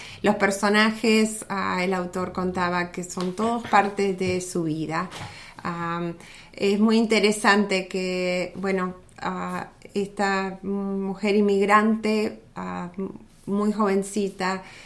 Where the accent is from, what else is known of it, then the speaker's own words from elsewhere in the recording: Argentina; moved away; a mí me pasa cada vez que voy a mi país, Argentina. Cuando estoy allá, no soy más de allá. Y cuando estoy acá, yo soy argentina.